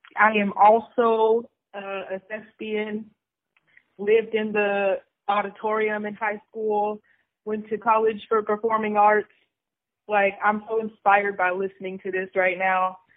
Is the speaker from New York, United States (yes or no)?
no; Phoenix, Arizona, United States; Oh, I'm from Phoenix, Arizona.